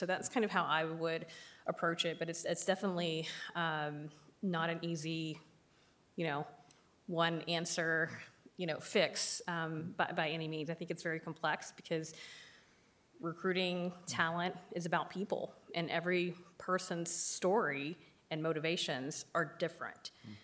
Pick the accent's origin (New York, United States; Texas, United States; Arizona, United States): Texas, United States; Dallas; I came from the North Dallas area, and so I wasn't aware of all the different industries, even though my own brother lived here.